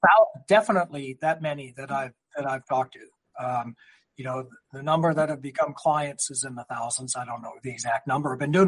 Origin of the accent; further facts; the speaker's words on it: North Dakota, United States; So eventually we'll be getting pineapples grown in my home state of North Dakota.